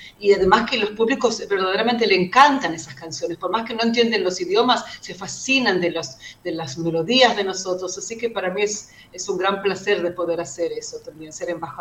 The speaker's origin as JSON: {"language": "Spanish", "country": "Argentina", "moved": "yes", "lives_now": "Israel", "said": "yo soy la única que soy de Argentina"}